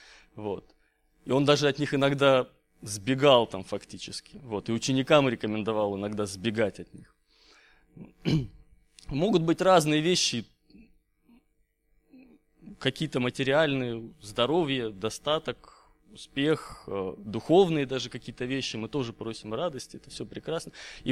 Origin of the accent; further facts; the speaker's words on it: Kazakhstan; moved away; я сам вырос в Казахстане, и у нас там как-то с деревьями было туго, все до степи, степь кругом.